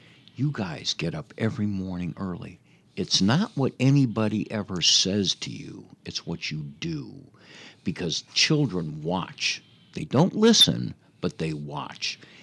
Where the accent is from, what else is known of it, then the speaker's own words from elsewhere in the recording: Chicago, Illinois, United States; but I grew up in Chicago.